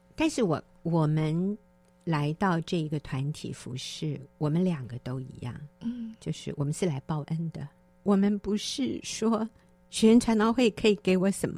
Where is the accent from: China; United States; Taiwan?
United States; 我在美国长大